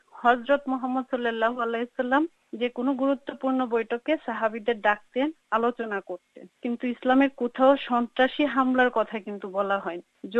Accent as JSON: {"language": "Bangla", "town": "Kishoreganj", "region": "Dhaka Division", "country": "Bangladesh", "tie": "born or raised there", "said": "কিশোরগঞ্জ আমার home town, নানার বাড়ি, দাদার বাড়ি ওখানে।"}